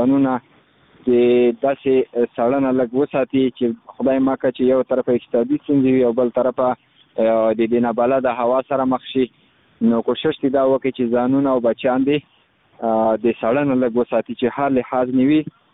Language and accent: Pashto; Khost, Afghanistan; زه خو د خوست ولایت مربوط یم مرکز او سیدون کایما